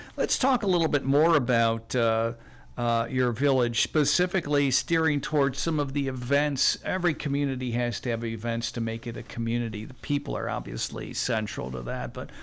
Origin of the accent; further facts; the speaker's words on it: Detroit, Michigan, United States; also born or lived in Florida; I'm not from this area either. My listeners know I'm from Detroit, Michigan, but I I moved here and lived here briefly